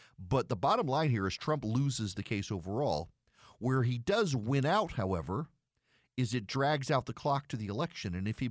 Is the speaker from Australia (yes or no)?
no; Dubai, United Arab Emirates; so I grew up in Dubai.